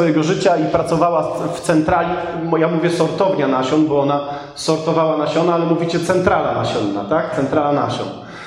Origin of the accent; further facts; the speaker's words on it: Olsztyn, Warmian-Masurian Voivodeship, Poland; moja mama zamieszkała w Olsztynie, ja pochodzę z Olsztyna